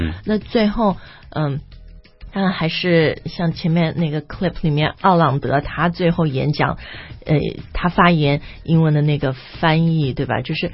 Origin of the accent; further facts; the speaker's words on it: China; 然后虽然我是中国人但就看完全难以相信